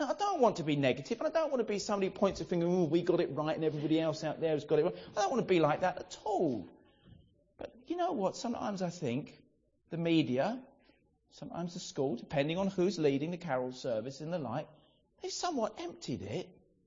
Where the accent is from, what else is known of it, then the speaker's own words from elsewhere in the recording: England, United Kingdom; These are familiar themes, aren't they, to us as English people.